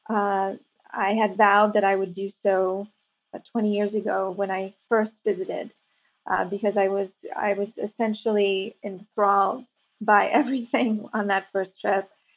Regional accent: New York, United States; I am originally from Manhattan.

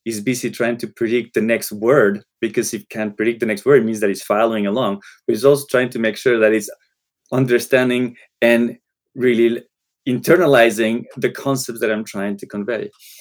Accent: Colombia; first language Spanish; English is a second language; I grew up in Colombia. Spanish was the language, right?

